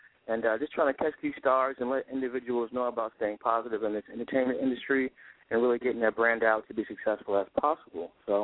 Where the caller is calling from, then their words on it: Boston, Massachusetts, United States; from Boston, Massachusetts.